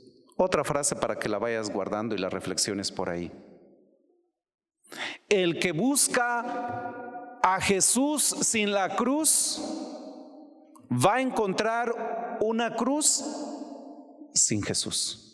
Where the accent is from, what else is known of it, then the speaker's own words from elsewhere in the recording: Guanajuato, Mexico; allá en el estado de Guanajuato, por allá por mi tierra.